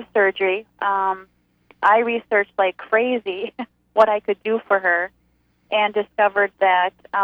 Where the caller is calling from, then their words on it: Wisconsin, United States; We are calling from Wisconsin.